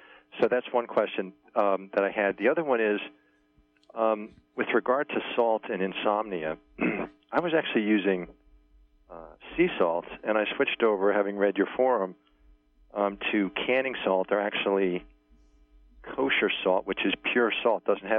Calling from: New York, United States; from New York.

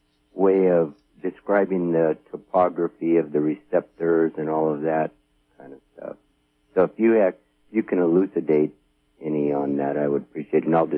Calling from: California, United States; I'm Southern Humboldt.

